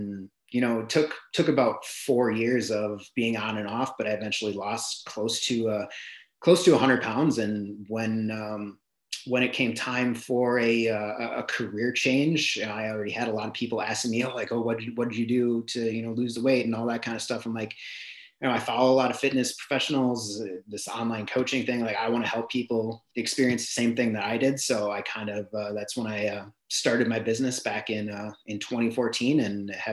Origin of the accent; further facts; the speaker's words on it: Wisconsin, United States; Growing up in Wisconsin, we have a lot of cheese and fried foods and stuff like that.